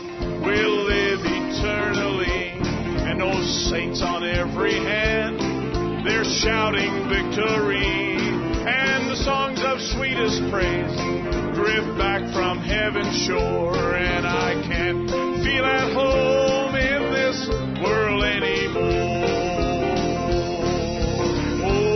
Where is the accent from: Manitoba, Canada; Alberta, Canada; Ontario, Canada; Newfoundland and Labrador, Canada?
Newfoundland and Labrador, Canada; I said, I'm a Newfie.